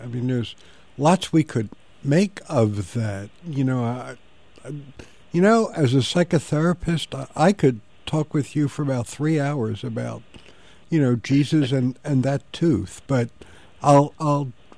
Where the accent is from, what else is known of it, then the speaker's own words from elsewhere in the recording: Atlantic City, New Jersey, United States; I grew up in Atlantic City, 100 miles away